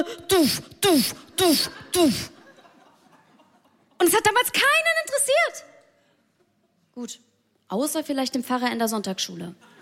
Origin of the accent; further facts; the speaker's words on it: Mainz, Rhineland-Palatinate, Germany; Ich komme aus Mainz und ich bin 26 Jahre alt.